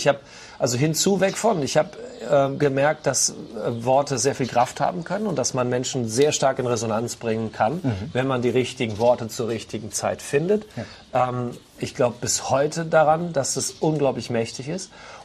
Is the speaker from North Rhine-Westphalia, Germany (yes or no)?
no; Rhineland-Palatinate, Germany; Also ich komme aus dem Westerwald, ich lebe jetzt in Mittelfranken, ich lebe im ländlichen Raum, ich lebe sehr einfach, ich lebe sehr schlicht